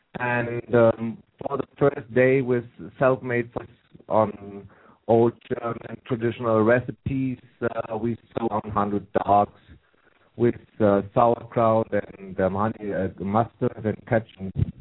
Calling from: Edmonton, Alberta, Canada; Hi, this is … I'm calling from Canada.

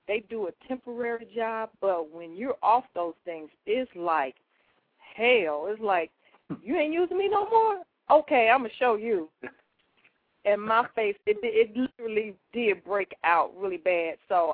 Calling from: St. Louis, Missouri, United States; I'm calling from St. Louis.

